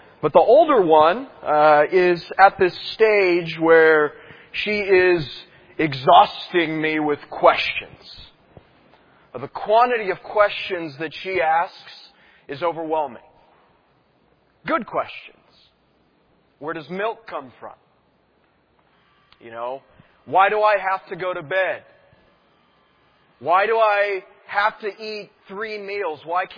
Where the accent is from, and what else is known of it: Sacramento, California, United States; born or raised there